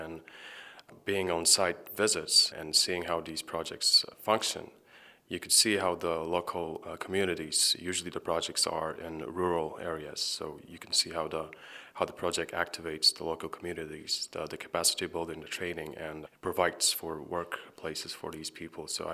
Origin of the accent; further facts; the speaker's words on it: Poland; English is a second language; I come from Poland